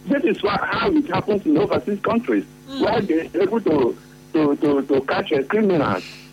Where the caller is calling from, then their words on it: Ahoada, Rivers, Nigeria; I'm calling from Ahoda.